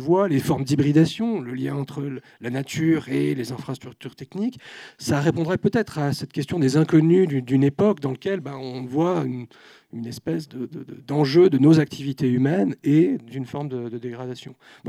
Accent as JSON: {"language": "French", "country": "France", "lives_now": "Geneva, Switzerland", "said": "je suis français d'origine, j'ai fait la naturalisation à Genève pour obtenir la citoyenneté genevoise et donc suisse."}